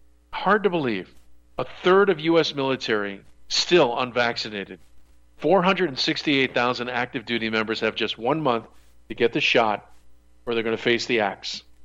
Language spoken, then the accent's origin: English; Connecticut, United States; The gentleman who was my friend here in Florida is from my home state of Connecticut